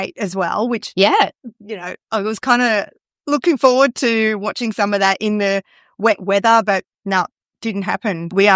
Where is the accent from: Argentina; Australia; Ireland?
Australia; Melbourne, Victoria; And I've lived in Melbourne. I come from Melbourne.